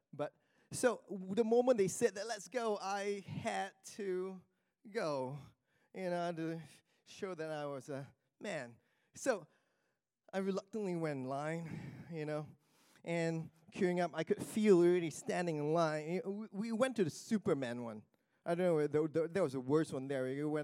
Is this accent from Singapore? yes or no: yes; Singapore; I was born in Singapore. I lived in several other places, but grew up over in Singapore.